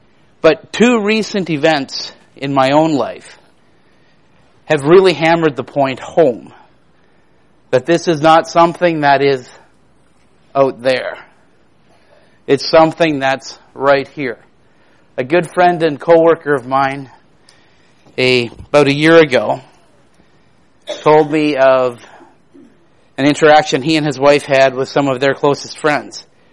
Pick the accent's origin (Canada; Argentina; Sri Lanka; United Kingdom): Canada; now in United States; Canada, where I'm from, based on my really bizarre accent